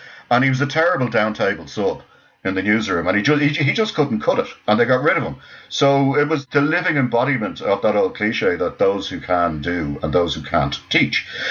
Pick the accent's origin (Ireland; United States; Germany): Ireland; now in England, United Kingdom; As an Irish person, I feel very comfortable in the north of England.